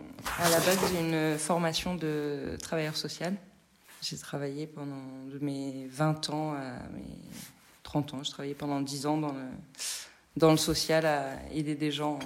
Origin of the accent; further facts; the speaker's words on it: Hauts-de-France, France; Nous, on est d'origine de Picardie.